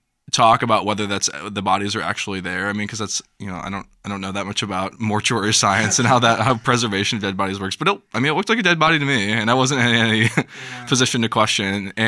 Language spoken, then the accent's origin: English; United States; And obviously, as an American, Cuba has this kind of, you know, ooh, Cuba, you know, thing.